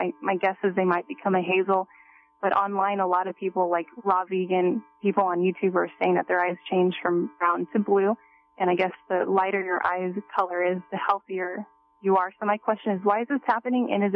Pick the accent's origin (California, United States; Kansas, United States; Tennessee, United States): California, United States; I am from the San Francisco Bay Area.